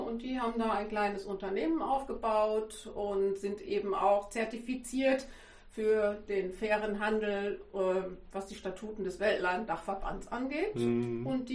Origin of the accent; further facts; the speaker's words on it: North Rhine-Westphalia, Germany; als Stehrümken, sagt man bei uns im Sauerland immer.